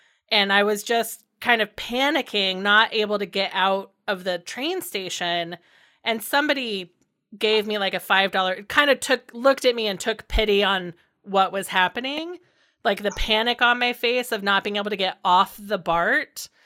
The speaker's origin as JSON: {"language": "English", "region": "Indiana", "country": "United States", "tie": "born or raised there", "said": "I grew up in Indiana, and so that summer in San Francisco was my first time like living in a big city"}